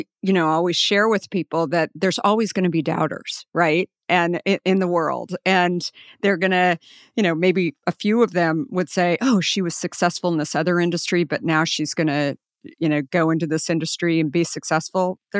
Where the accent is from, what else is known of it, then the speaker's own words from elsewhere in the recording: Scottsdale, Arizona, United States; I grew up in Scottsdale. Like I should have been, you know, in Arizona, been drinking much more water than I was